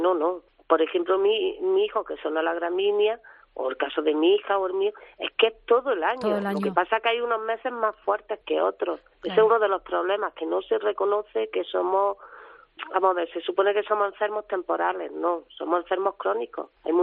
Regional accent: Jaén, Andalusia, Spain; yo soy de Jaén.

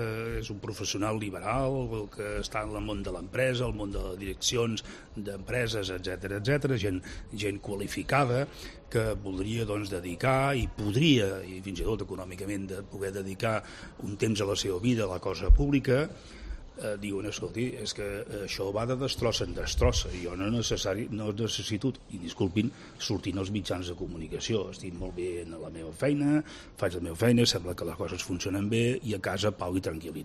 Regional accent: Girona, Catalonia, Spain; el meu amic, perquè som de Girona

